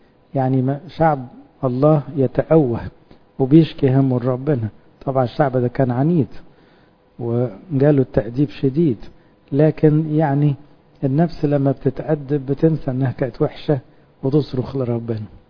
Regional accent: Upper Egypt, Egypt; يعني يستخبوا زي عندنا في الصعيد كده

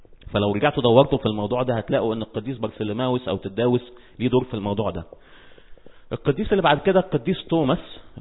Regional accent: Egypt; زي ما احنا بنعتبر مين عندنا في مصر؟

